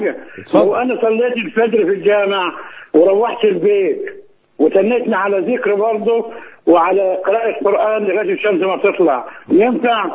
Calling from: Beheira, Egypt; من البحيرة.

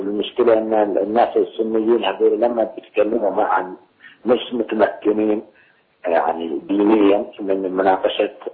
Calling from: United Arab Emirates; أيوة من الإمارات

